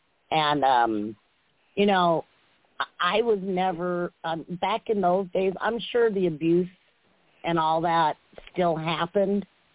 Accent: Wisconsin, United States; now in Colorado, United States; Now, I was raised in Wisconsin, and I live in Colorado now, so there's a big difference there.

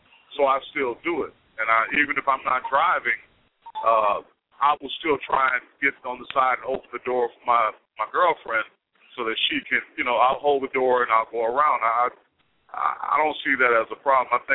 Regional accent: Wisconsin, United States; I guess I grew up in Wisconsin, and when I was a Cub Scout, that was one of our good deeds.

